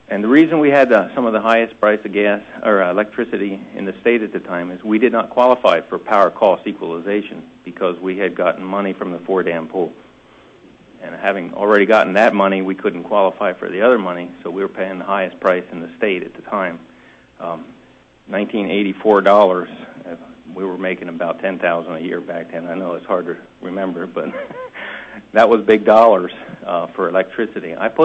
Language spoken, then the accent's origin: English; Pennsylvania, United States; I'm originally from Pennsylvania.